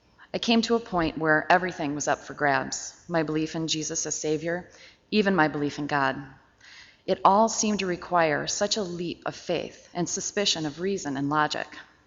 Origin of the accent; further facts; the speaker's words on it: Wildwood, United States; Much to my surprise, I found this place right in my own backyard. I grew up here in Wildwood